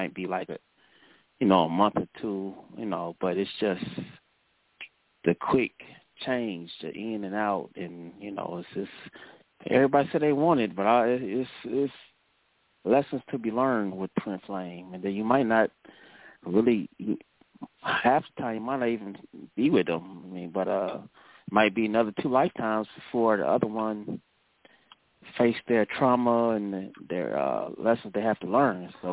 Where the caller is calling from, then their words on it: Cleveland, Ohio, United States; I'm calling from Cleveland, Ohio.